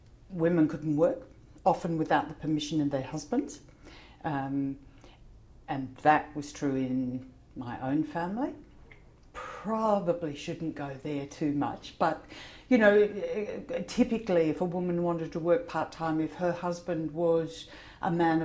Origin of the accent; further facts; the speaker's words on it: South Australia, Australia; I was born in the early 1950s and I grew up in the South Australian countryside. So I was a country girl and came to Adelaide to go to university. So I came to Adelaide to live, I can't remember, it was 69, something like that, to go to university